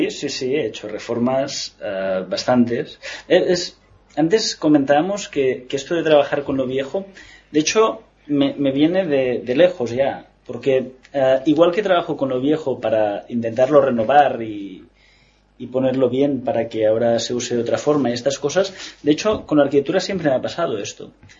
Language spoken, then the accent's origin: Spanish; Barcelona, Catalonia, Spain; yo no soy argentino, soy de Barcelona.